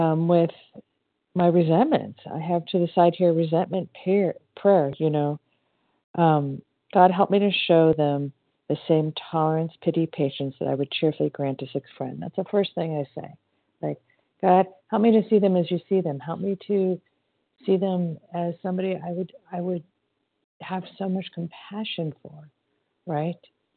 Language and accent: English; Long Beach, California, United States; recovered compulsive overeater from Long Beach, California.